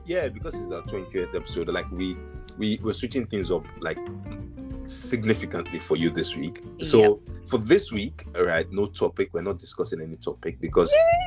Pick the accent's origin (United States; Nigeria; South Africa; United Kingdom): Nigeria; growing up in Nigeria